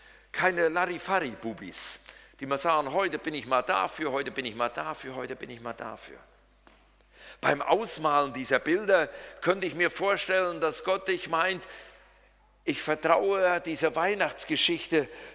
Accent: Eichen, Germany; born there; Ich bin in Eichen geboren. Wer von euch kennt Eichen?

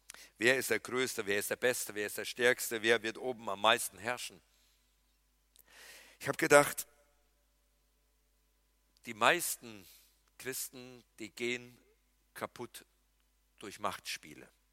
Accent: North Rhine-Westphalia, Germany; Ich kann mich daran erinnern, wie wir Ski gefahren sind bei uns im Siegerland.

